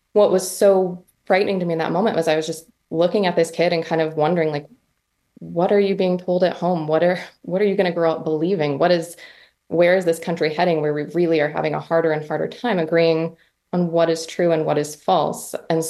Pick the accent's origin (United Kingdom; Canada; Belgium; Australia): Canada; moved away as an adult; now in United States; I grew up in Canada. Went to school for journalism at Carleton in Ottawa